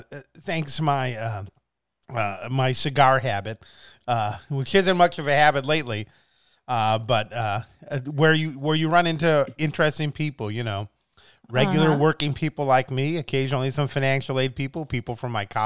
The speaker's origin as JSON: {"language": "English", "region": "Wisconsin", "country": "United States", "said": "So for those, I'm from Wisconsin myself, everyone."}